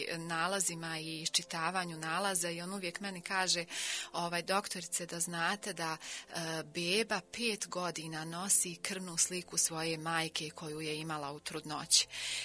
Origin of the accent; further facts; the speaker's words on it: Bosnia & Herzegovina; Pa mi smo iz Bosne, ja ne znam, kod nas je uvijek ono, i uzrečica je hajmo na kafu